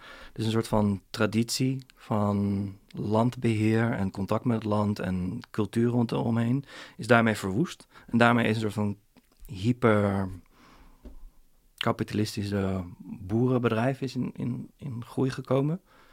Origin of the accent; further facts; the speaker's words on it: Soestduinen, Utrecht, Netherlands; Ik ben opgegroeid in de Soestduinen. Vlakbij Amersfoort heb je begin, een soort van eerste stukje Utrechtse Heuvelrug.